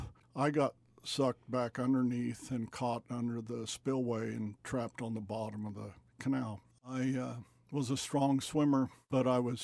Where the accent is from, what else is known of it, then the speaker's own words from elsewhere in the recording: Highland, Kansas, United States; born there; also born or lived in Iowa / Colorado / California; I was born in Kansas in a small town in the northeast corner, Highland, Kansas, in 1947. My father was a minister, and we traveled around as his pastorage was to serve small churches in need.